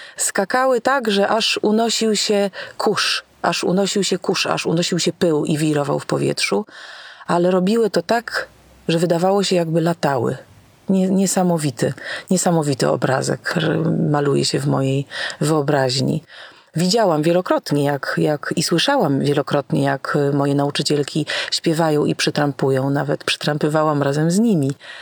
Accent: Warsaw, Masovian Voivodeship, Poland; Urodziłam się i mieszkam w Warszawie, ale od przeszło 7 lat jeżdżę na Kurpie Zielone do wsi Bandysie

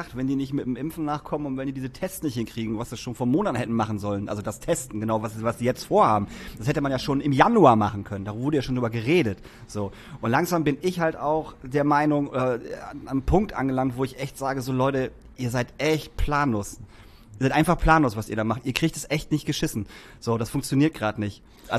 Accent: Papenburg, Lower Saxony, Germany; Und Papenburg irgendwie, was auch, ne, na, da ist, wo ich herkomme, irgendwie 200.

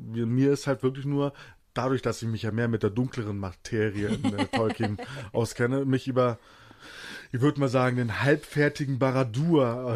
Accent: Hamburg, Germany; ich komme aus Hamburg, ja?

